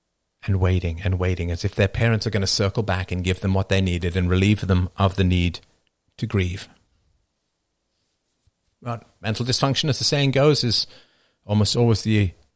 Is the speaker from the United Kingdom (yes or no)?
yes; England, United Kingdom; Yeah, I could go and visit where I grew up in England.